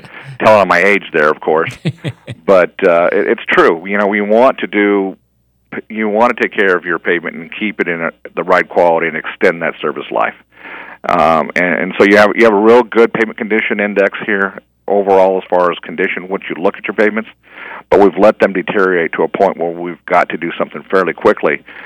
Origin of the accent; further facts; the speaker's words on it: Chandler, Arizona, United States; now in Tucson, United States; I love the desert. I grew up in Chandler. I went to Chandler High School as a youngster 30-plus years ago.